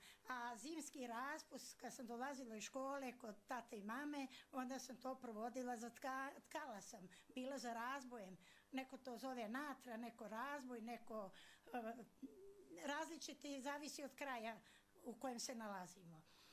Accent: Andrijevica, Montenegro; born there; also born or lived in Berane / Nikšić; ja sam rođena u Andrijevici, to je nekadašnji Beranski srez, završila sam gimnaziju u Beranama, a akademiju sam završila u Nikšiću, grupa istorija geografija.

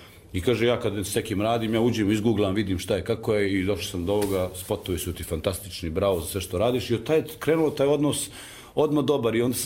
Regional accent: Kosovo; Ja sam momče sa Kosova

